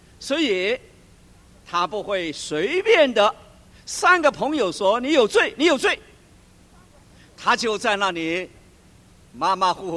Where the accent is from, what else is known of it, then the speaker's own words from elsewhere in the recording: China; 这还我们中国人来说，学到老啊，活到老，学到老，一直追求不断的进步。